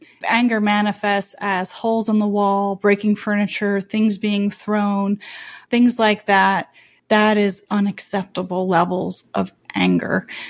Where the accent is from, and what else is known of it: Canada